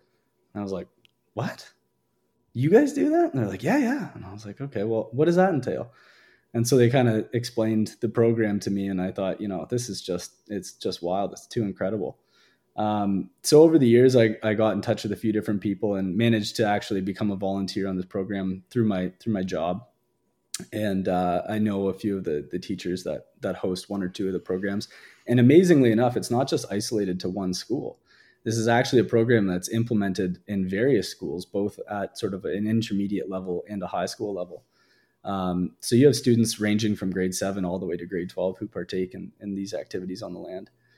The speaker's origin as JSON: {"language": "English", "region": "Ontario", "country": "Canada", "tie": "born or raised there", "said": "I grew up in Ontario, and the schools that I attended there, you couldn't cross the street without three or four permission slips being signed."}